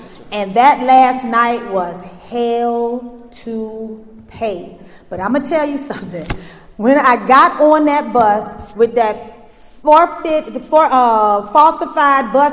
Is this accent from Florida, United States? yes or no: yes; Miami, Florida, United States; She already told you I'm from Miami, Florida.